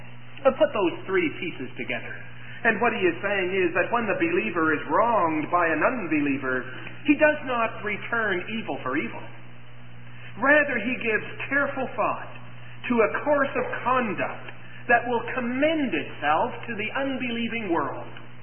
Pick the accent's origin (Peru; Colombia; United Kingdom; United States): United Kingdom; Scotland; and so I'm not knocking Scotch people, and I know that that's true of many of us as Scottish people.